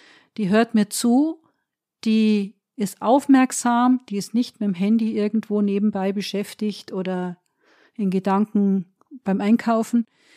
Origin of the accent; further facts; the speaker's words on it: Bavaria, Germany; bei uns in Bayern